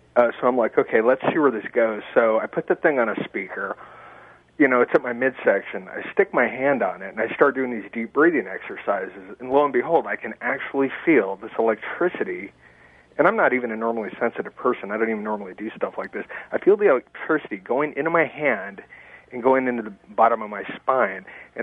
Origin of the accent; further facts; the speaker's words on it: Oceanside, California, United States; I'm from Oceanside.